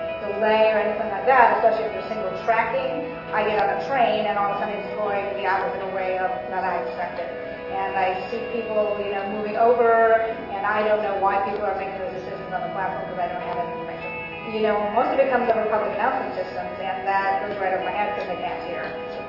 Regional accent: New York City, New York, United States; also born or lived in Boston; So I grew up in New York City, and then I lived in Boston.

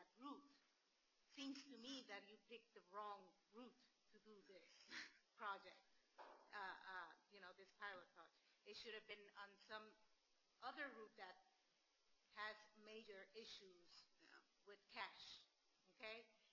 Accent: Virginia, United States; I'm from Arlington County.

